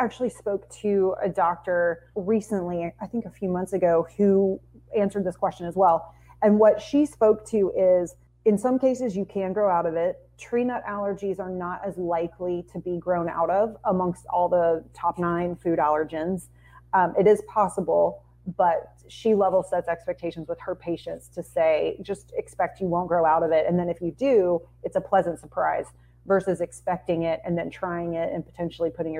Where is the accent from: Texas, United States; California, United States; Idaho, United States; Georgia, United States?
Georgia, United States; And I'm from Gwinnett County, which has a very large school.